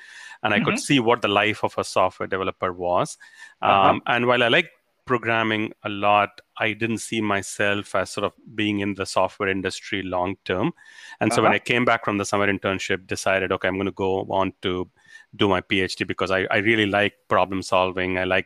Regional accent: Chennai, Tamil Nadu, India; So I was born and brought up in Chennai in India.

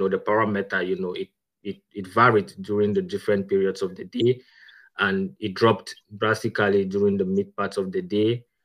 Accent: Cameroon; I come from Cameroon, Central Africa, to be precise. And I had my bachelor at the University of Oya back in my country.

